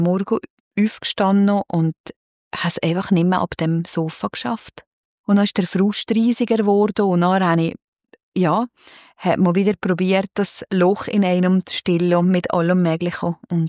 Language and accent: German; Naters, Valais, Switzerland; Ja, also ich bin in Natersch aufgewachsen. Ich habe ältere Brüder. Wir sind, wie du gesagt hast, katholisch aufgewachsen